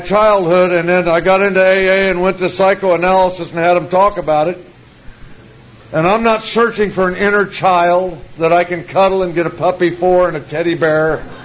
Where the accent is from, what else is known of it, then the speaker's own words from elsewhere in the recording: Danville, Illinois, United States; born there; I was born in Danville, Illinois, and I had a great childhood growing up.